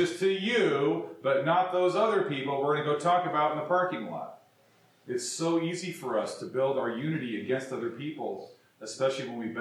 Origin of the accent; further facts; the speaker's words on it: United States; But I grew up in white supremacy in the Lutheran Church because my hometown was once the church where I grew up out there was once the land of the Palouse people, the Palouse Indians.